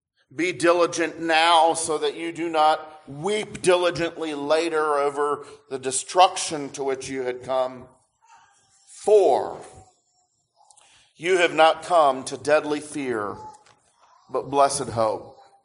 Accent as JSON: {"language": "English", "region": "Michigan", "country": "United States", "tie": "born or raised there", "said": "I'll tell you, I grew up in Michigan."}